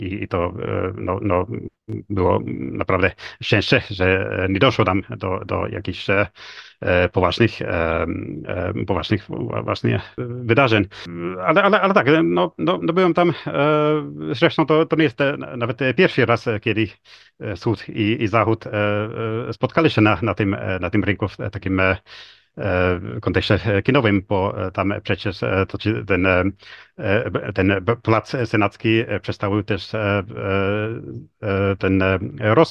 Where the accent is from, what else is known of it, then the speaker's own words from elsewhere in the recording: Finland; No, ja z kolei pamiętam, kiedy wychowałem się właśnie w Finlandii